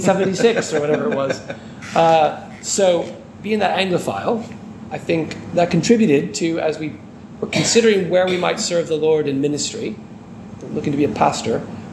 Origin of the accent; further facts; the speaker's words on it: Atlanta, Georgia, United States; accent: American; now in Islington, United Kingdom; Hopefully my accent won't put you off. It's anglicized a bit, but not that much probably. Grew up in the city of Atlanta.